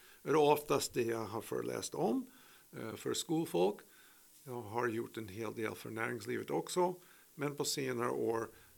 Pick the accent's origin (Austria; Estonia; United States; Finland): United States; Swedish is a second language; now in Sweden; Ja, som ni hör, jag har en liten brytning. Jag kommer ursprungligen från USA. Och men bott här hela mitt vuxna liv i över 50 år.